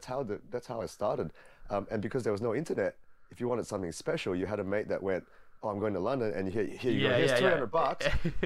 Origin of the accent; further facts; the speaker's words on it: Malaysia; because growing up in Malaysia, there wasn't a lot of choice.